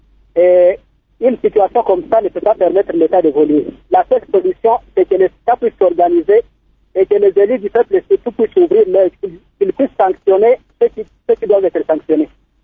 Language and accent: French; Bukavu, South Kivu, DR Congo; Ici, chez nous, à Bukavu, l'entrepôt public a été abandonné